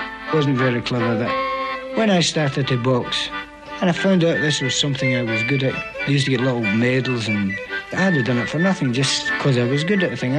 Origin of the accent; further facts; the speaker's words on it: Glasgow, Scotland, United Kingdom; born there; I was born in Partick, the poor end of Glasgow, you know. My father was a street hawker.